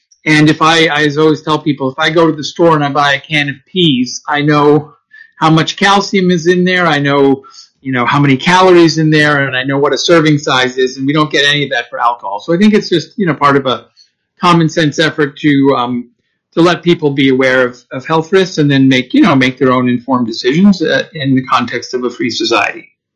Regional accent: United States; now in Canada; I'm a physician from the States

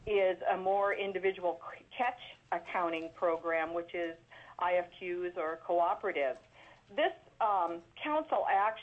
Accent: Dillingham, Alaska, United States; I grew up in Dillingham, and I'm very familiar with limited entry programs.

